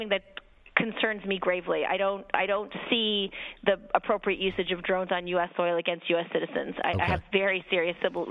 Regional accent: New York, United States; But, you know, as a New Yorker, I am very concerned that we are cutting both Sandy aid

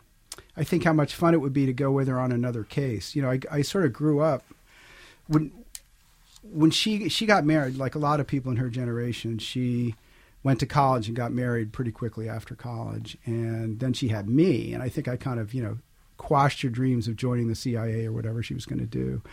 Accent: Brooklyn, New York, United States; And I grew up in Brooklyn Heights. I don't tell, I'm sort of known as a Western writer, and I don't tell too many, people from Colorado and Wyoming that I grew up in Brooklyn, but I did. I know the subway lines.

